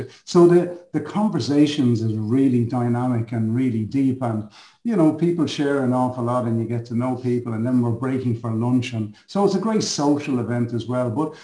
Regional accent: Dublin, Leinster, Ireland; now in Lebanon; I come from Dublin, Ireland, but at the moment I'm actually based in the Middle East and Lebanon, where I work with the United Nations. I've been here for 13 years.

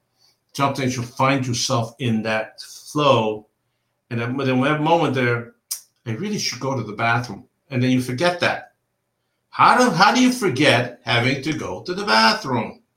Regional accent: Transylvania, Romania; first language Hungarian; also born or lived in Hungary; I was born and raised in Transylvania, which is Romania, but it used to be Hungary, Hungarian speaking, and so on.

